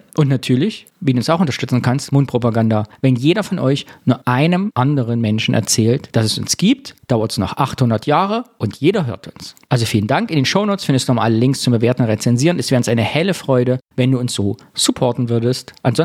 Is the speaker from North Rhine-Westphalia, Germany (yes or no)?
no; Saxony-Anhalt, Germany; streiten sich mit uns, ob die Himmelsscheibe von Nebra, die ja von mir 30 bis 40 Kilometer weg ist, noch zu meiner Heimat gehört oder schon nicht mehr.